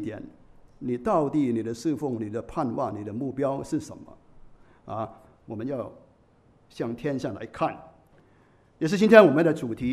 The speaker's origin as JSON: {"language": "Chinese", "country": "Hong Kong", "said": "那我们香港人都比较高寿了"}